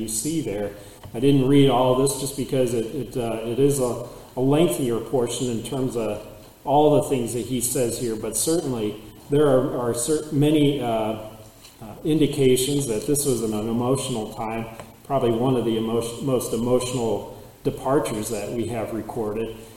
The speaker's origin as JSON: {"language": "English", "country": "United States", "tie": "born or raised there", "said": "And we have the blessing to have been born and raised in America."}